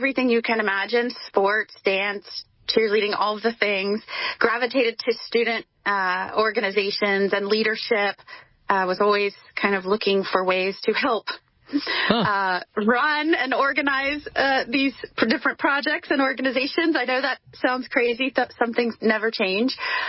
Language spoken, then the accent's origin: English; Plant City, Florida, United States; And it's one of my favorite things to talk about, actually, where I hail from. I grew up in Plant City, Florida.